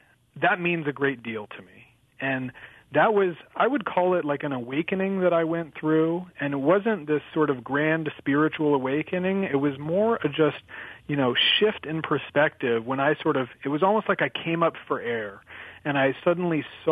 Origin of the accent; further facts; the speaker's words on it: United States; And at the same time, I grew up in America, which is definitely winning the lottery.